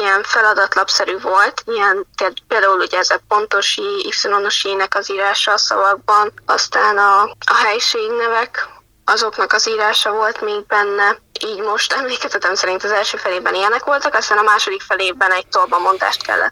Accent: Hungary; Legalábbis bennem ez a magyarság tudat, meg az, hogy magyar vagyok, ez egy szép nyelv, egy nehéz nyelv nyilván

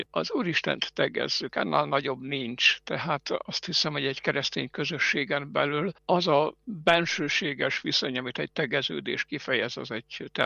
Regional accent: Hungary; moved away as an adult; now in Edinburgh, United Kingdom; Én Magyarországról jöttem ide 2004 végén, és eredetileg én Szegeden voltam katolikus pap

